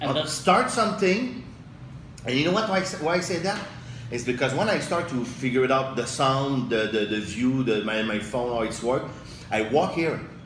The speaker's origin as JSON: {"language": "English", "country": "France", "second_language": "English", "said": "I'm French, though. I speak in English, I learned English 7 years ago. I continue to learn English, by the way"}